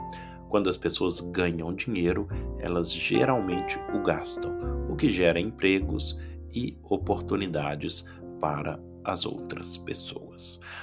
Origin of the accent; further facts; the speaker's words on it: Brazil; moved away as an adult; now in Portugal; Eu sou brasileiro, mas vivo em Portugal há muitos anos.